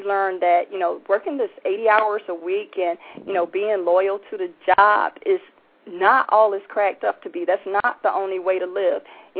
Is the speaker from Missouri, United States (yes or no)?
yes; St. Louis, Missouri, United States; now in Virginia, United States; Well, originally I'm from St. Louis, Missouri.